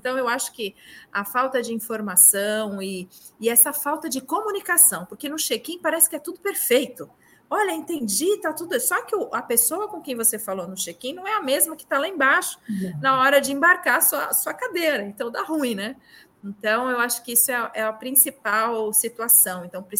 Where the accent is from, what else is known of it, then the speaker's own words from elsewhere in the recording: São Paulo, Brazil; eu vou falar bastante aqui de São Paulo, que é onde eu moro, né? Minha cidade, sou paulistana.